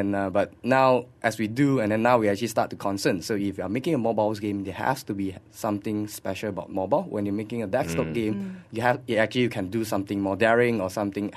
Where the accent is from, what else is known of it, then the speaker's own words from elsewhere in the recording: Malaysia; oh, we are Malaysian and we just make game for our country and all that.